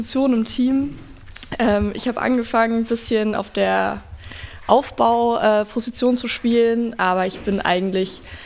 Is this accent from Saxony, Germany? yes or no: yes; Dresden, Saxony, Germany; now in Erfurt, Germany; Ich bin 21 Jahre alt. Ich komme ursprünglich aus Dresden, bin jetzt aber nach Erfurt gezogen